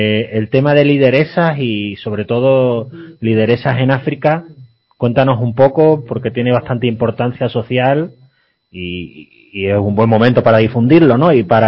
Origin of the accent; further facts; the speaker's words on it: Seville, Andalusia, Spain; Sí, a Sevilla, yo soy sevillano.